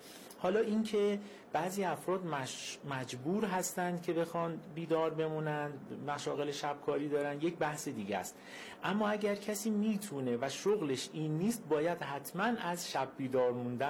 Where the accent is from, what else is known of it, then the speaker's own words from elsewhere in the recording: Tehran, Tehran Province, Iran; ما در تهران به دنیا اومدیم، اما اگر اصالت خانوادگی من، هم پدر بزرگ هم مادر بزرگ، هم اهل شهر گلپایگان هستن.